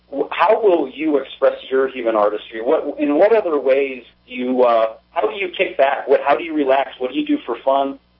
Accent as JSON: {"language": "English", "town": "Allentown", "region": "Pennsylvania", "country": "United States", "also_born_or_lived": "Florida", "said": "I'm from Allentown, Pennsylvania, and then Florida, and then here"}